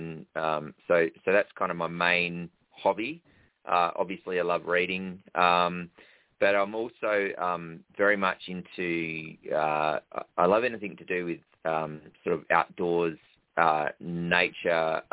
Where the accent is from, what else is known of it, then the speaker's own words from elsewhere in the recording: Western Australia, Australia; growing up in the Pilbara, really biodiverse environment, and I spent a lot of time, you know, roaming around in the outback